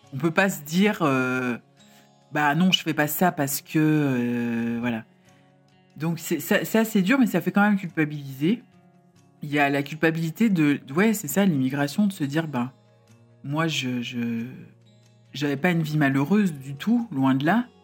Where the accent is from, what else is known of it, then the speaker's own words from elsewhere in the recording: France; Ben, au Canada, je suis française.